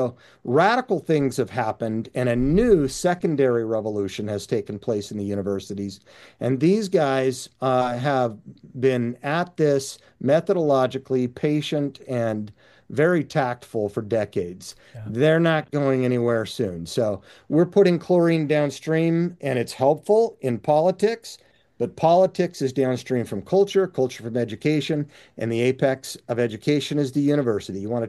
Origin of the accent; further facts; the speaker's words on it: Indiana, United States; they got mediated to us right here in my home state of Indiana